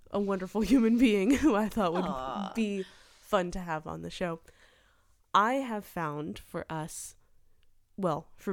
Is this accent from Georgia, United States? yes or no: no; Tallahassee, Florida, United States; now in Lafayette, United States; We grew up in Tallahassee, Florida.